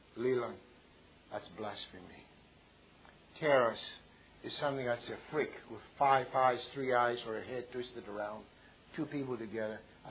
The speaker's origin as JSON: {"language": "English", "country": "Greece", "first_language": "Greek", "second_language": "English", "said": "I have to use it because my mother language. I read in Greek and then I go to English."}